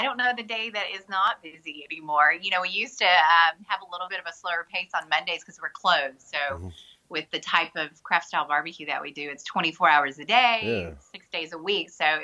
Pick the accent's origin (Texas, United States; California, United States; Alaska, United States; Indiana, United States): Texas, United States; Austin; also born or lived in Houston; I grew up in the Austin area, and then my family moved outside of the Houston area when I was in middle school. So I kind of have a split childhood between Austin and the Houston area.